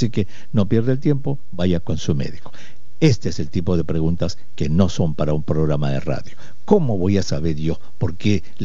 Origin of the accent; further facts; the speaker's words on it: Peru; moved away as an adult; Yo soy del Perú, yo he venido de mayor a este país, yo no conocía, nunca en mi vida había escuchado hablar del Poison Ivy, de la hiedra venenosa, porque en mi país no hay.